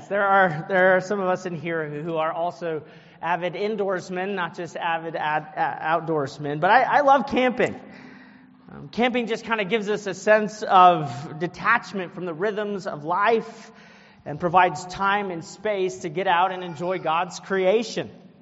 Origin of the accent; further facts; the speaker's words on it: Colorado, United States; I thoroughly enjoy living in the West. I grew up in Colorado. I love the culture of the West.